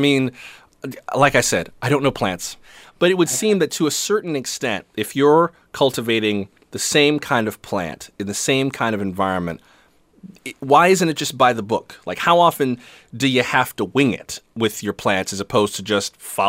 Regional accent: West Palm Beach, Florida, United States; Courtney, I'm from West Palm Beach also.

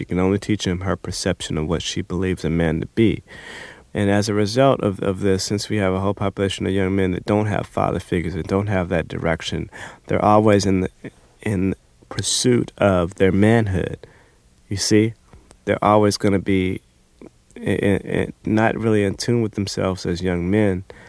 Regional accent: Inglewood, California, United States; born or raised there

